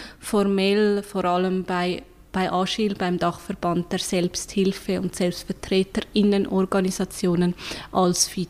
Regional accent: Zurich, Switzerland; Ich bin aus der schönen Stadt Zürich, genauer aus Hönk, dort auch sehr stark verwurzelt.

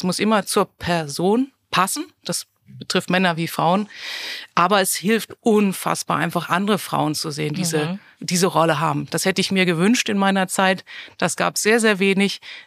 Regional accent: Heidelberg, Baden-Württemberg, Germany; now in Austria; Ich komme aus Deutschland, gebürtig in Heidelberg, aber seit mehr als 25 Jahren mit einem Bayern verheiratet.

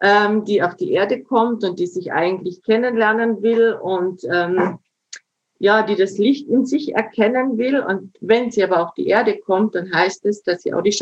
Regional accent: Austria; moved away as an adult; now in Switzerland; Ich bin eine Österreicherin, die in der Schweiz lebt seit 20 Jahren.

